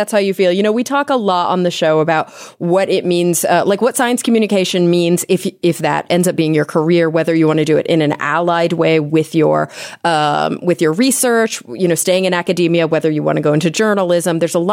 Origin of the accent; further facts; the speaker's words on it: Plano, Texas, United States; now in Los Angeles, United States; I'm from Plano, not as cool, which is right outside of Dallas.